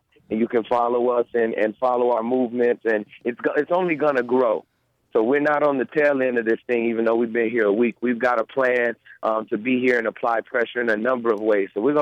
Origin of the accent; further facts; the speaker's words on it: Chicago, Illinois, United States; I'm from Chicago, Illinois, south side of Chicago.